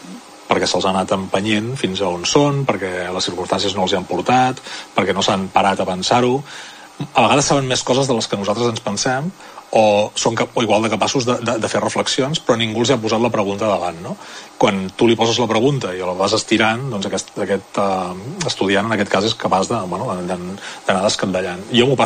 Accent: Manresa, Catalonia, Spain; jo soc un manresà de pro

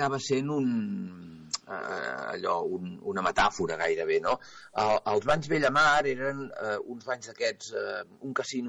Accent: Premià de Mar, Catalonia, Spain; also born or lived in Barcelona; Jo vaig néixer a Gràcia i vaig anar a viure a Premià de Mar a finals dels anys 60, sí, a l'any 69.

